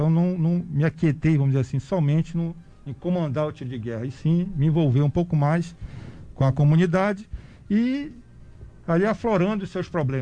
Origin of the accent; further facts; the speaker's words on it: Belém, Pará, Brazil; moved away as an adult; eu sou natural de Belém do Pará, né? Sou um paraense, lá da Amazônia Legal. Cheguei aqui em Afogados no final de 2009